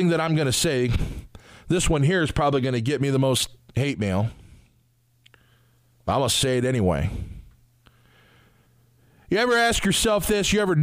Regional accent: Wadsworth, Ohio, United States; I grew up in Wadsworth. We don't have any butcher mills in Wadsworth.

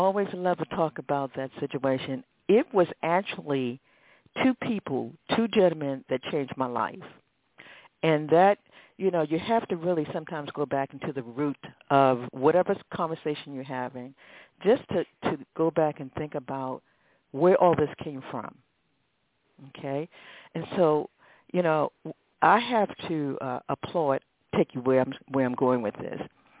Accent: Baltimore, Maryland, United States; I grew up in East Baltimore, right down the street from Johns Hopkins Hospital.

